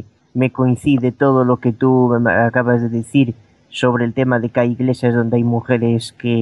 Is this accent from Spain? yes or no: yes; Vigo, Galicia, Spain; aquí en Vigo, yo soy de Vigo